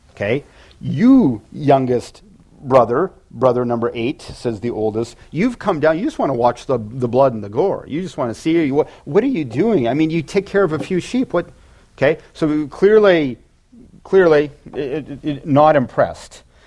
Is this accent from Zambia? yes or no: no; Vancouver, British Columbia, Canada; I'm originally from Vancouver in the west coast of Canada